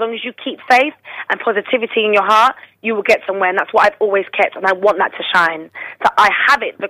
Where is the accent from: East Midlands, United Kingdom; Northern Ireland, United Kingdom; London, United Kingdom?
London, United Kingdom; Islington; I'm only from Islington. I've been raised in a council house